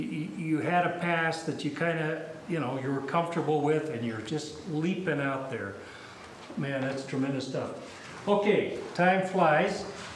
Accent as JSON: {"language": "English", "town": "St. Petersburg", "region": "Saint Petersburg", "country": "Russia", "said": "I came from St. Petersburg, I came from Russia."}